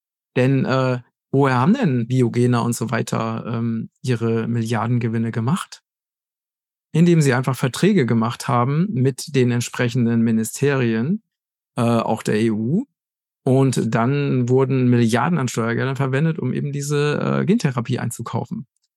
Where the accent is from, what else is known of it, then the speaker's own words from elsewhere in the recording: Germany; now in Portugal; Ich bin Deutscher, auch wenn ich jetzt in Portugal lebe. Und kann mir auch sehr gut vorstellen, auch wieder nach Deutschland zurückzukommen, wenn die Verhältnisse sich bessern.